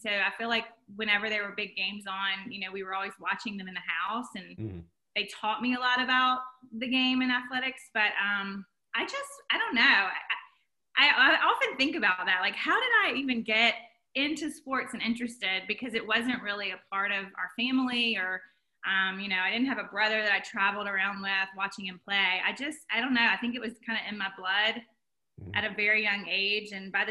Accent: Clinton, Mississippi, United States; also born or lived in Birmingham, Alabama; So yeah, I grew up in Clinton. I lived in Clinton, Mississippi my whole life. Pretty much lived in Mississippi my whole life.

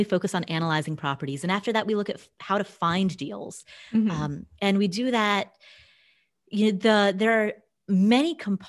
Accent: Ohio, United States; I grew up in Ohio, and people are often like, oh, so you grew up in Idaho. And I'm like, no, Ohio.

